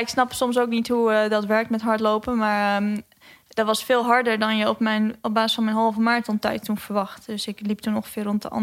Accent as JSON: {"language": "Dutch", "town": "Oostermeer", "region": "Friesland", "country": "Netherlands", "said": "ik kom uit de Oostermeer, dat ligt in Friesland."}